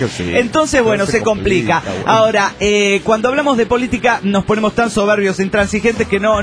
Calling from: San Luis, Argentina; de San Luis, República Argentina.

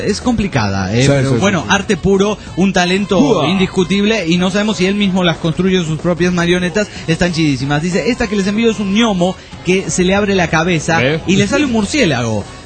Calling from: Oaxaca, Mexico; de Oaxaca, México.

